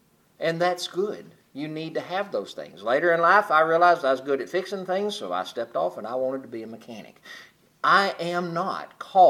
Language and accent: English; Mississippi, United States; moved away; I was mad at the world when we moved away from Mississippi.